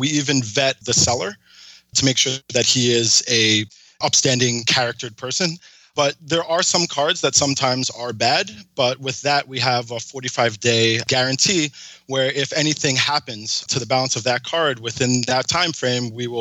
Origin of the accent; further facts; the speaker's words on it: New York, United States; Plus, I'm also from New York, so I'm a Giants fan at heart.